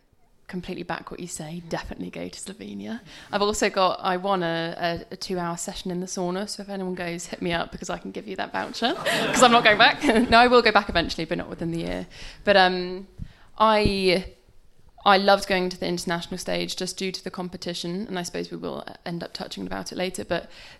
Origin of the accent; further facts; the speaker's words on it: Bristol, South West England, United Kingdom; So I'm from Bristol, and that's great.